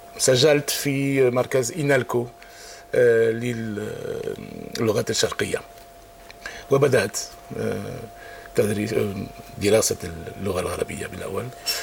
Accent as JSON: {"language": "Arabic", "town": "Niort", "region": "Nouvelle-Aquitaine", "country": "France", "tie": "born or raised there", "second_language": "Arabic", "said": "أنا بالأول أنا كبرت في فرنسا في غرب فرنسا في مدينة صغيرة نيور"}